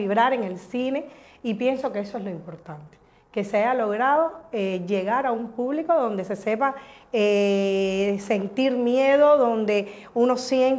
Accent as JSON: {"language": "Spanish", "country": "Cuba", "said": "sino viéndola como una cubana, como alguien que no conoce de la red avispa"}